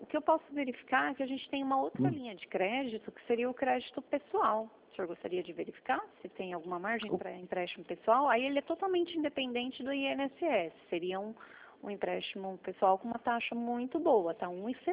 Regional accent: São Roque, São Paulo, Brazil; Nós somos aqui de São Roque.

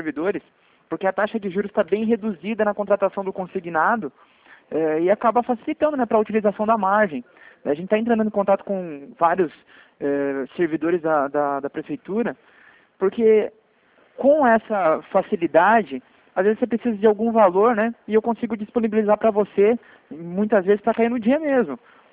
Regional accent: Curitiba, Paraná, Brazil; eu sou de Curitiba.

